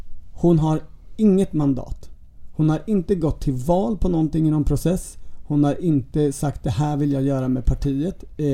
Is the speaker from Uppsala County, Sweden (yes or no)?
no; Jämtland County, Sweden; Jag kommer från Jämtland